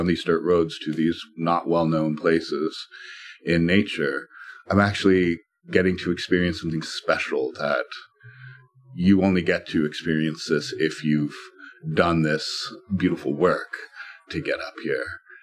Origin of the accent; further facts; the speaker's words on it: New York City, New York, United States; I'm a New Yorker. I go to dinner. That's what I do for fun.